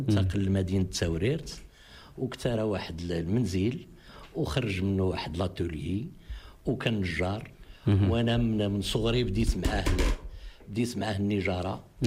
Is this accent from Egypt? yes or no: no; Debdou, Oriental, Morocco; born there; من مواليد مدينة دبدو أو قرية دبدو. والدي كان نجار، الحرفة ديالو نجار، ولكن في نفس الوقت كان خدام مع القوات المساعدة، يعني مخزني